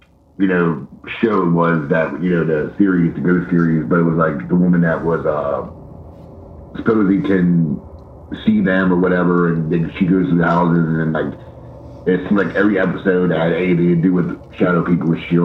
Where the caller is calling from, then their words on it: Pennsylvania, United States; I'm calling from Pennsylvania.